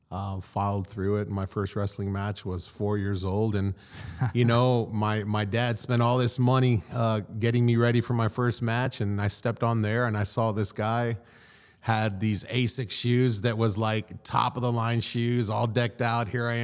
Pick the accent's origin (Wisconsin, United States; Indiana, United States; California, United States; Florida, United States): Indiana, United States; Syracuse; born and raised in Syracuse, Indiana, otherwise known as Wallasey. Most people know it as Wallasey rather than Syracuse.